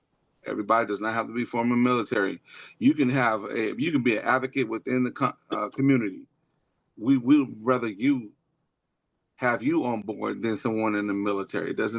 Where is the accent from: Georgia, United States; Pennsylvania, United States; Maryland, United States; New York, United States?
Georgia, United States; Georgia, I'm a Georgia boy. I'm from Georgia myself, so.